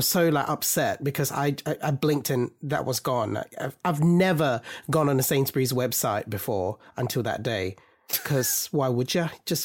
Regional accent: Australia; Now, growing up in Australia at this time, this was the first … album I bought.

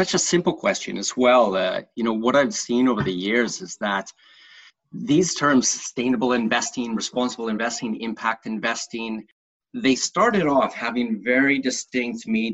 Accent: Canada; I'm Canadian by background

